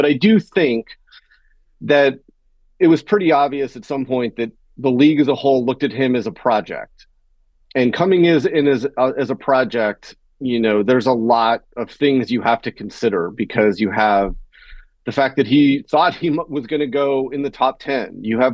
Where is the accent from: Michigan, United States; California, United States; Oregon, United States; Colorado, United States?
Colorado, United States; Boulder; I was born in Colorado and grew up part of my life in Boulder